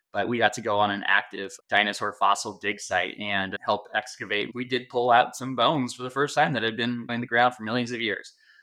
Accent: Arizona, United States; So we're from Arizona and it's very hot and dry here.

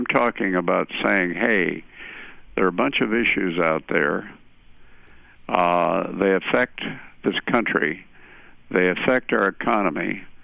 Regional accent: Nebraska, United States; I was brought up in Nebraska, and we used to have something called the turkey shoot, you know?

